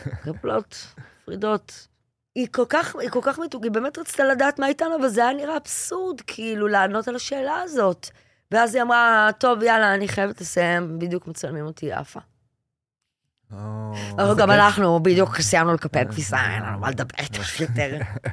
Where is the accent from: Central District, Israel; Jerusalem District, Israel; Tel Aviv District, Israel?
Tel Aviv District, Israel; Bnei Brak; אז אני גדלתי בבית של בנים. גדלנו בבני ברק. לא הייתי דתייה, אבל כל החברים שלי היו מפרדס קאץ.